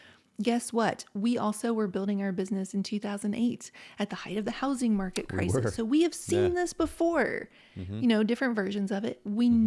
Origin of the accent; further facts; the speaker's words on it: Appalachia, United States; Listen, I grew up in Appalachia. I grew up in the 1980s.